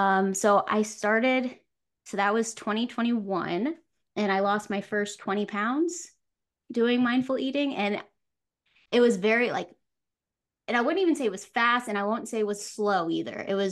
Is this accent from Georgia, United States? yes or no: no; Florida, United States; also born or lived in New York; So then we wound up moving back to my hometown, Florida, from New York.